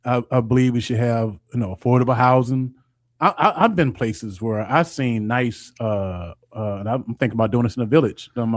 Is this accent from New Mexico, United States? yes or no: no; Muskegon Heights, Michigan, United States; This is coming from a brother from 2330 Baker Street, 2312 Baker Street, born and raised in Muskegon Heights.